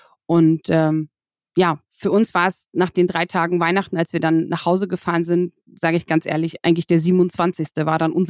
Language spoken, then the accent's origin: German; Lusatia, Germany; Mein Mann kommt aus dem Havelland, ich komme aus der Lausitz.